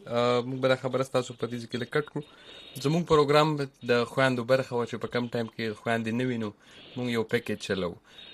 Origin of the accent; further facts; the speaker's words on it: Peshawar, Khyber Pakhtunkhwa, Pakistan; زه د پېښور سړی یم،